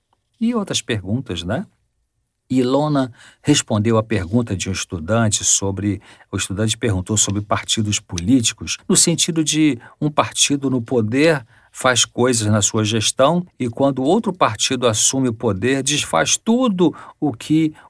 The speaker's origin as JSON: {"language": "Portuguese", "town": "Nova Friburgo", "region": "Rio de Janeiro", "country": "Brazil", "tie": "born there", "said": "uma jovem nascida na cidade que eu nasci também, chamada Nova Friburgo, no Rio de Janeiro, na região serrana do Rio de Janeiro."}